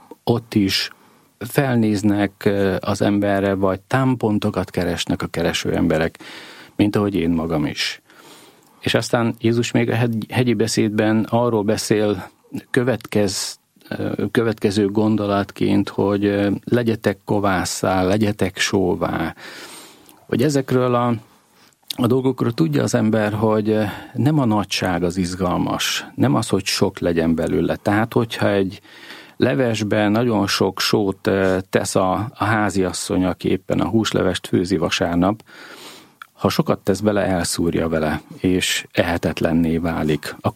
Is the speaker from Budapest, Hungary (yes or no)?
no; Szabolcs-Szatmár-Bereg, Hungary; Én, aki a nyírségből származom, vagy legalábbis a családom egy része a nyírségből jön, ahol hát a homokdombokon kívül azért nagy hegyeket sokáig nem láttam